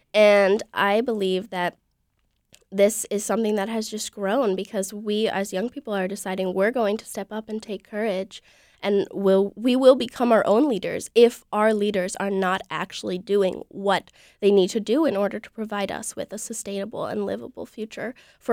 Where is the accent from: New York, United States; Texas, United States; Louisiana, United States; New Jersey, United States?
New York, United States; No, not this legislature, but I have testified many times in my home state of New York and against fracking and other issues where I live.